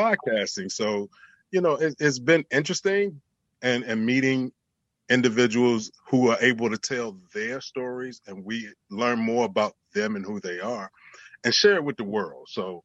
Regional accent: Petersburg, Virginia, United States; now in New Jersey, United States; Born and raised in Petersburg, Virginia.

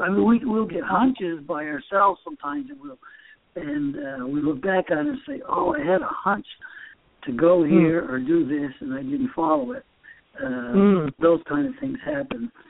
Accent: Maine, United States; My father was a man, I grew up in Northern Maine

